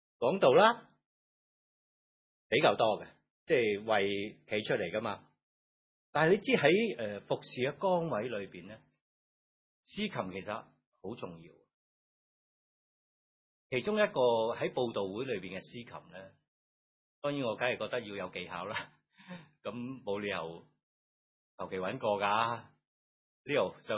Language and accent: Cantonese; Guangdong, China; 你知道我哋广东人就广东话咧，就好多说话都可以讲下嘅